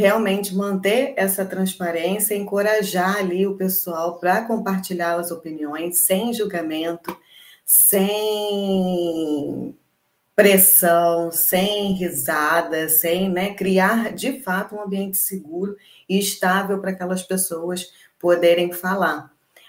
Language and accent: Portuguese; Brazil; Somos brasileiras e não desistimos.